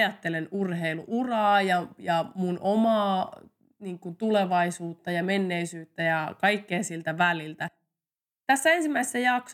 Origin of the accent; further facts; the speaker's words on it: Mikkeli, South Savo, Finland; mä oon Mikkelistä kotoisin ja harjoittelin tosi pitkään Mikkelissä pienessä tiiviissä ryhmässä.